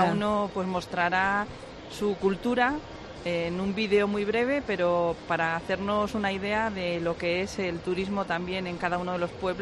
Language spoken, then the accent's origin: Spanish; Mocejón, Castilla-La Mancha, Spain; como alcaldesa he venido ya en varias ocasiones a presentar y promocionar mi pueblo, Mocejón